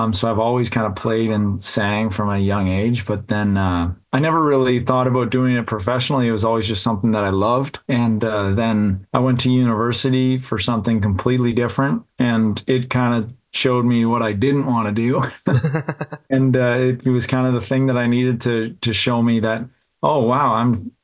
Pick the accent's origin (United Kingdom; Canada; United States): Canada; Elmira, Ontario; But yeah, I did most of my growing up in Elmira, played hockey and went to high school and stuff like that there.